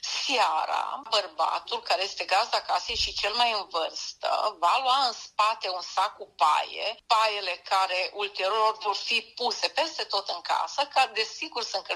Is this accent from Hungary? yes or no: no; Belobreșca, Serbia; Tradițional și în copilăria mea la Belobreșca, exact așa a fost